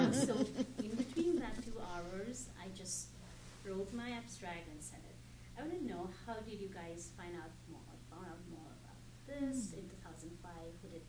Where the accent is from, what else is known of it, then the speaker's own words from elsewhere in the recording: Nepal; I am third year PhD student at Purdue University. I am originally from Nepal